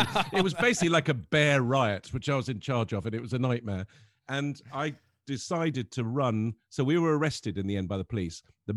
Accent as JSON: {"language": "English", "country": "Lebanon", "tie": "born or raised there", "said": "I think growing up in Lebanon, you can't not be into politics, because it's kind of the lifeblood of the place"}